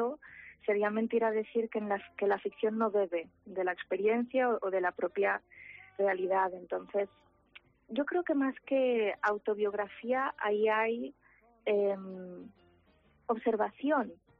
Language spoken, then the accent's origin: Spanish; Santiago de Compostela, Galicia, Spain; de Foz son mis abuelos y yo crecí en Santiago, digamos, pero yendo siempre mucho a Foz.